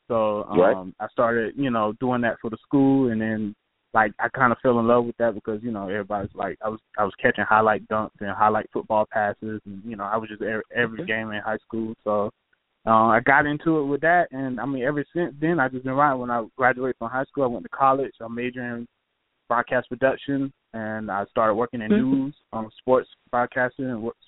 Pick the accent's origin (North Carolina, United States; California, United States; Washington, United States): North Carolina, United States; Raleigh; now in Orlando, United States; I'm originally from North Carolina, Raleigh, the capital, so 919, the area code. But, yeah, I moved down here to Orlando.